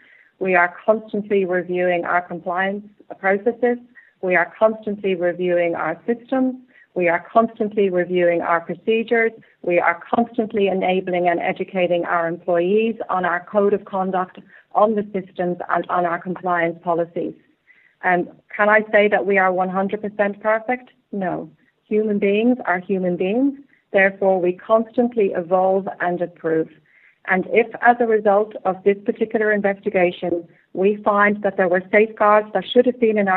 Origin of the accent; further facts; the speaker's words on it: Ireland; As an Irish woman, it's nice to hear you use the word shenanigans